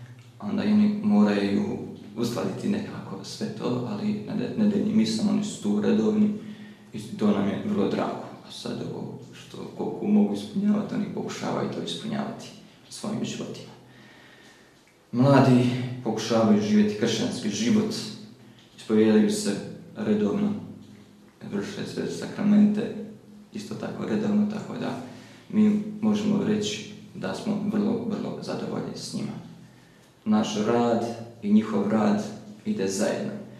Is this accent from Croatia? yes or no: no; Mostar, Federation of Bosnia and Herzegovina, Bosnia & Herzegovina; born there; Rođen sam u Mostaru 19.2.1987. godine.